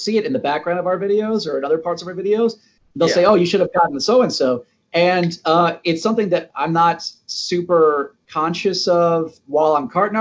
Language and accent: English; Atlanta, Georgia, United States; They are, they're a few of them around here, and I'm from Atlanta where they have them as well.